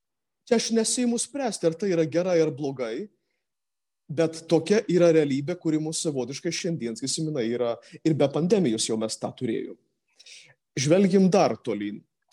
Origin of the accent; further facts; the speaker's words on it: Samogitia, Lithuania; Netgi mes žemaičiai jau fiksuojam tą